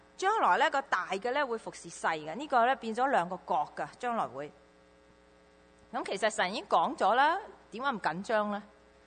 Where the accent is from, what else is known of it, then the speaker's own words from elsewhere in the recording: China; 好似我哋中國人講，一念之差，小不忍則亂大謀。